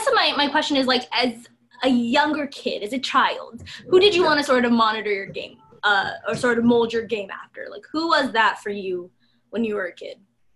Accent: Canada; Like, as a Canadian kid, Steve Nash, we talked about Vince Carter, of course, you know, being from Toronto, but also just as a Canadian kid growing up

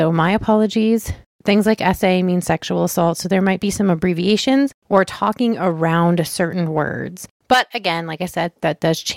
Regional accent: Maryland, United States; And we're going to start with my home state, Maryland.

